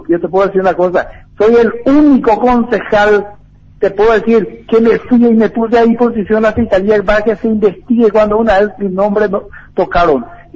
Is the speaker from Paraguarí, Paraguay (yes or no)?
no; Ciudad del Este, Alto Paraná, Paraguay; yo soy de Ciudad Este, nací, crecí acá, conozco la ciudad como mis palmas